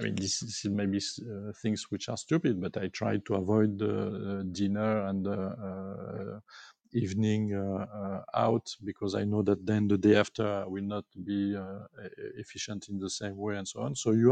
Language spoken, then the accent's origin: English; Grenoble, Auvergne-Rhône-Alpes, France; English is a second language; I'm not from Paris in France. So I'm from Grenoble, which is a very nice city with the mountains and so on, with a great university.